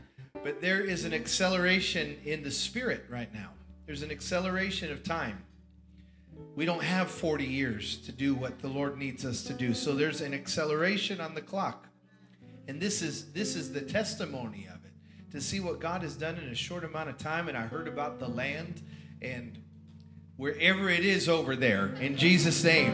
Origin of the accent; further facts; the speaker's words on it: Johnson City, Tennessee, United States; you can see that I'm from East Tennessee and my loafers with no socks, right? Amen. This is how we dress over in Johnson City.